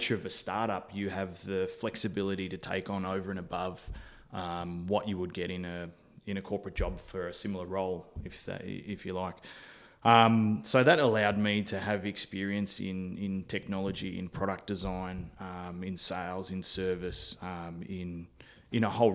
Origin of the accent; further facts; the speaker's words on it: Melbourne, Victoria, Australia; but I'm originally from Melbourne, so I got a better network down here. Although I'd been away for 10 years, I made the decision to move the family down